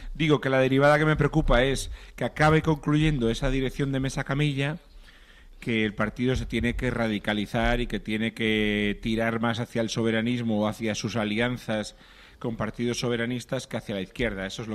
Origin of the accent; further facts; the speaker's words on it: Ferrol, Galicia, Spain; que es de mi pueblo, que es de Ferrol, mi ciudad.